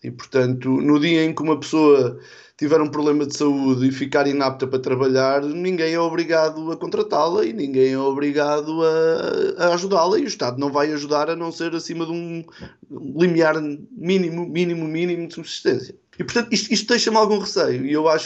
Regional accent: Coimbra, Portugal; o meio onde eu cresci, onde me sinto em casa, que é o meio de Coimbra, não é? Mas um meio, portanto, que é um reflexo de Portugal, portanto, um meio branco, católico, ou de origem católica

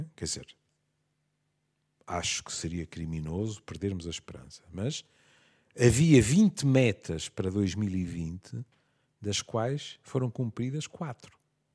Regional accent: Porto, Norte, Portugal; Sendo eu tripeiro

